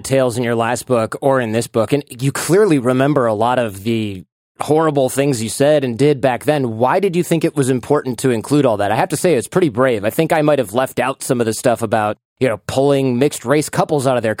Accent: Michigan, United States; Yeah, they're from my suburb in my hometown, and they would drive around in their

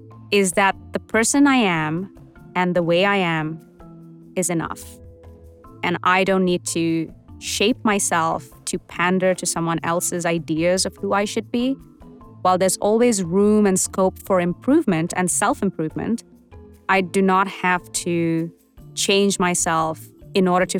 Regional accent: India; moved away; to take on this unique challenge as a South Asian girl, as an Indian girl, coming to the West with dreams and ambitions in her eyes

